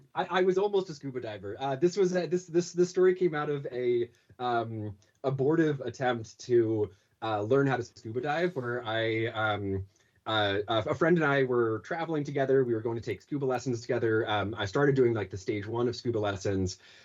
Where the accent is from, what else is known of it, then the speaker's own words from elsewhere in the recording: Boston, Massachusetts, United States; Well, I'm from Boston.